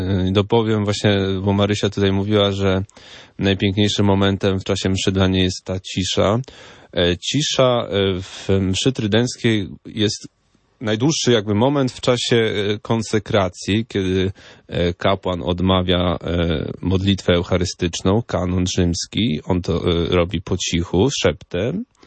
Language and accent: Polish; Wejherowo, Pomeranian Voivodeship, Poland; now in Kraków, Poland; Ja studiuję w Krakowie, ale pochodzę w ogóle z Pomorza, z Wejherowa, to jest niedaleko Gdańska.